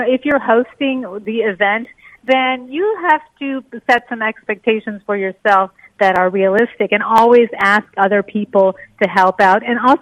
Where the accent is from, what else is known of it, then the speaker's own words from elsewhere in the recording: Montreal, Quebec, Canada; moved away as an adult; now in Brookfield, United States; I grew up in Montreal. I went to Concordia, then I went to McGill, and then I moved around quite a bit.